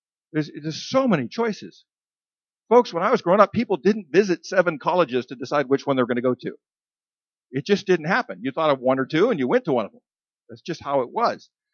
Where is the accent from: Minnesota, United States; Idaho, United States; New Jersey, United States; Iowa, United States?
Idaho, United States; I remember growing up in Idaho, where I actually grew up with a stimulation deficit. There was nothing happening up there.